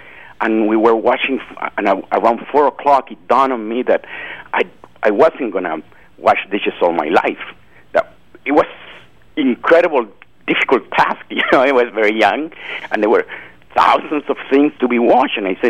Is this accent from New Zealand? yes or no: no; Chile; first language Spanish; English is a second language; If, you know, my first voice is Spanish, then I learned English. It's just like the same thing. It opened a door, a tremendous possibilities for me to mix what I have as a folk musician from Chile